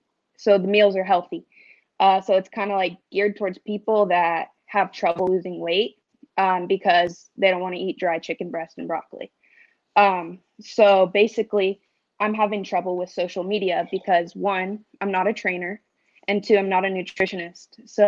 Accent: Portland, Oregon, United States; So just to kind of start off, I'm from Portland, Oregon, near Chris, actually, only about an hour from him. I'm 21.

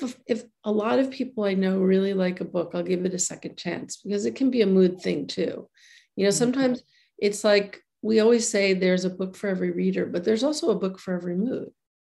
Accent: New York City, New York, United States; I am suspicious, but then I was born and raised in Manhattan, so it kind of comes with the territory.

